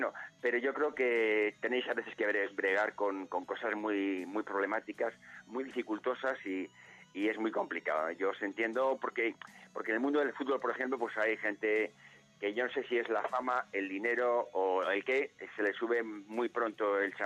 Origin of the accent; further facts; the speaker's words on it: Madrid, Community of Madrid, Spain; Y con, bueno, y con mi tierra, ¿no? Que es Madrid, ¿no?